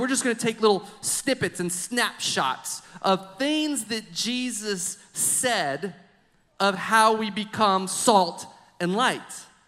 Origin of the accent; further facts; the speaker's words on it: United States; We grew up in the United States, freedom of religion.